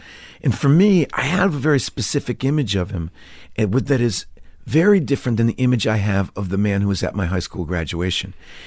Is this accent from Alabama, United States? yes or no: no; Austin, Texas, United States; born there; also born or lived in Atlanta / Brooklyn / Connecticut; Well, let's see. I was born in Austin, Texas.